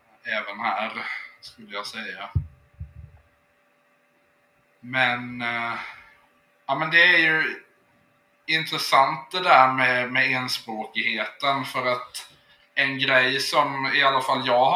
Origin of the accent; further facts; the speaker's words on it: Finland; som finlandssvensk så har man nästan alltid också en väldigt stark regional identitet.